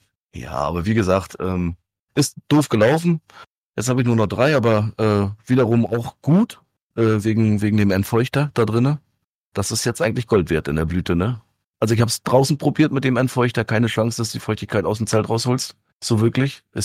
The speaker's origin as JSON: {"language": "German", "region": "Northern Germany", "country": "Germany", "said": "Hallo, ich bin Norddeutscher, Digga."}